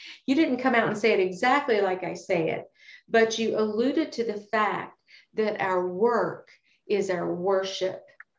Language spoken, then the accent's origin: English; Kentucky, United States; And, you know, I grew up in Kentucky and my granddad had cattle.